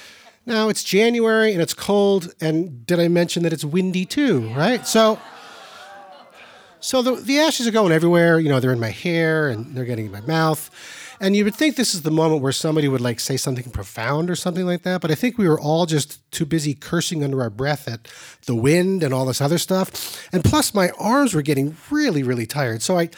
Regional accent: Easthampton, Massachusetts, United States; from East Hampton, and this is my story, A Family Reunion.

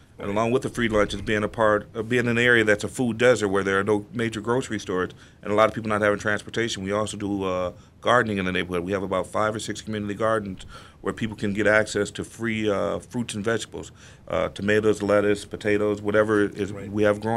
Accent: Detroit, Michigan, United States; now in Lansing, United States; I'm originally from Detroit. My wife's from Kalamazoo, and this was a place that we conscientiously chose to live at.

